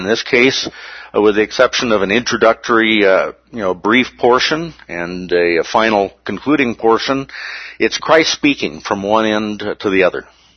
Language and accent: English; Colorado, United States; One of the reasons is because we're from Colorado, the whole idea of what's a mountain, we need to do a little bit of downgrading on here.